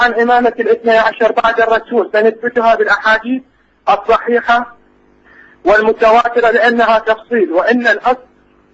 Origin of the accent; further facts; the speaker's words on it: Iraq; لا من العراق.